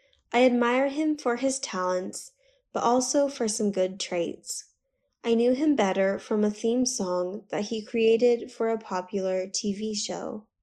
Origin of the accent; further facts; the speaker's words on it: China; English is a second language; I'd like to talk about a celebrity from my hometown. His name is … a very famous singer-songwriter in China.